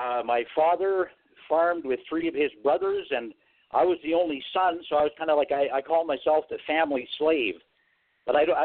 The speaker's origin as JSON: {"language": "English", "region": "Alberta", "country": "Canada", "tie": "born or raised there", "said": "I was born in the Western Canada, the province of Alberta, near the city"}